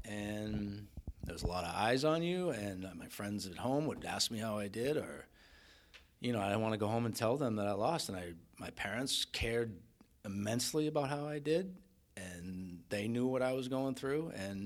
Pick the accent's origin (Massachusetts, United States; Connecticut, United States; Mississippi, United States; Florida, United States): Massachusetts, United States; Boston; He's from New York and I'm from Boston.